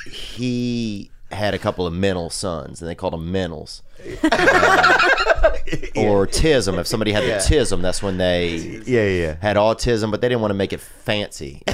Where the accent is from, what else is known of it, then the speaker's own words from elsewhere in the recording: Louisiana, United States; In Louisiana.